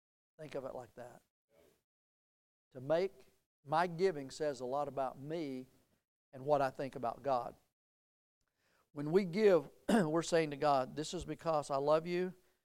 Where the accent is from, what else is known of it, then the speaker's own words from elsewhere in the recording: Soddy Daisy, Tennessee, United States; I have to use my fingers because I grew up in Soddy Daisy, Tennessee.